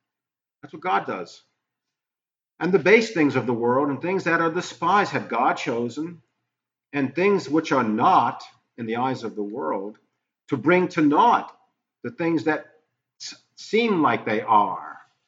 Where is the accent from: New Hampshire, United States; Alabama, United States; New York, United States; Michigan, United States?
New York, United States; now in Franklin, United States; I've sort of become a little bit of each because I am from New York and I do miss New York once in a while when I think about it. But I still live in Franklin